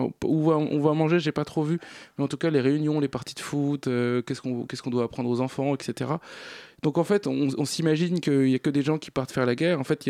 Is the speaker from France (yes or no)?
yes; Nantes, Pays de la Loire, France; born there; now in Paris, France; mon père est kurde, ma mère est turque, je suis né en France et à Nantes, maintenant je vis à Paris, donc je vis avec ces quatre identités.